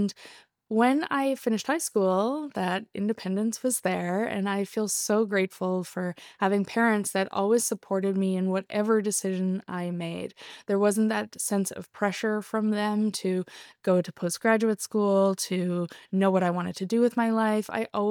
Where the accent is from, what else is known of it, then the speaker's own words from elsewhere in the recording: Ontario, Canada; moved away as an adult; also born or lived in British Columbia; Now, I left my hometown in Ontario when I was 18, and I moved to Whistler, British Columbia, which is a ski resort town just outside of Vancouver.